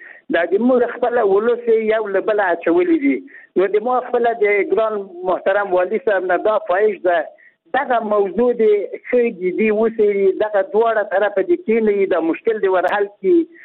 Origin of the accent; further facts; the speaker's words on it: Logar, Afghanistan; د موږ خپل د لوګر خلک یو له بل سره اخته کړی دی.